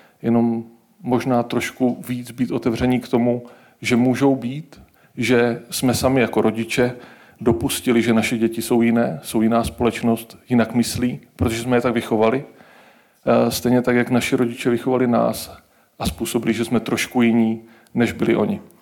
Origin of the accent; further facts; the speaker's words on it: Zlín, Zlín Region, Czechia; jak jsme ze Zlína, máme tam spoustu lidí, kteří prošli Baťovou školou práce.